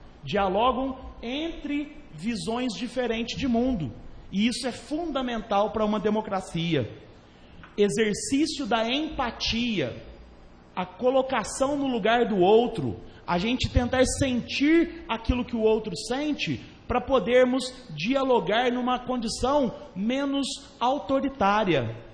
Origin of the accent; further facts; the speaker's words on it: Brazil; Portanto, nós hoje, como brasileiros, no sentido de democracia, não passaríamos de ano.